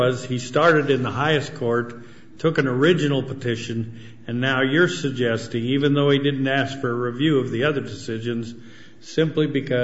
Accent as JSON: {"language": "English", "region": "Idaho", "country": "United States", "said": "And I'm from Idaho, so I guess I can get away with saying this."}